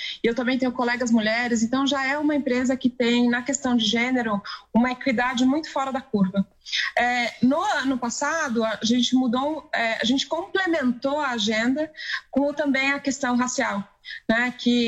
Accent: São José dos Campos, São Paulo, Brazil; now in São Paulo, Brazil; Eu sou do interior, eu sou de São José dos Campos, eu vim para São Paulo para fazer meus estudos

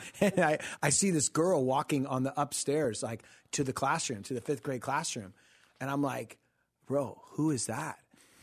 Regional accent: Santa Ana, California, United States; Yeah, I'm from Costa Mesa area. That's where I grew up

